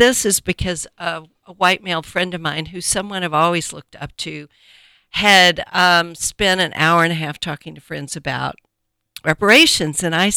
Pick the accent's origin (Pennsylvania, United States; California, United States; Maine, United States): Pennsylvania, United States; Pittsburgh; Well, I came from Pittsburgh and my background isn't enslavers and yada, yada.